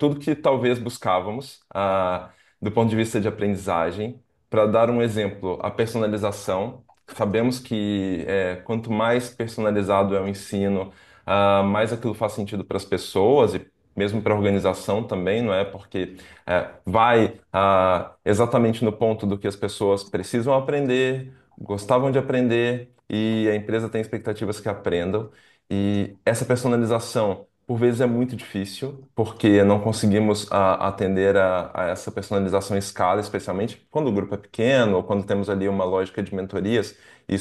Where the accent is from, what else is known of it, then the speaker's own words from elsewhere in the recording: Belo Horizonte, Minas Gerais, Brazil; now in Lisbon, Portugal; A minha pronúncia, de fato, de onde sou, não é? Sou do Brasil, de Belo Horizonte, a terra do pão de queijo